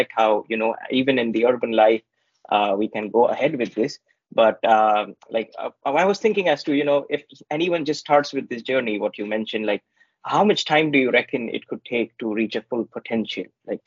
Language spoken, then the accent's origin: English; India; I'm coming from India. So, you know, back in India